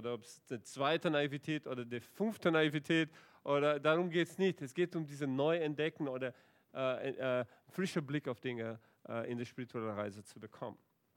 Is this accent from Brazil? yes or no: yes; Brazil; ich komme aus Brasilien, ihr wisst, ich bin verheiratet, habe 3 Kinder